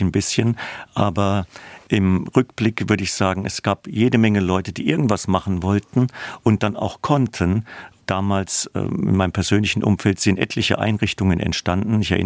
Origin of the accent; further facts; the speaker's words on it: Speyer, Rhineland-Palatinate, Germany; weil ich in Speyer aufgewachsen bin.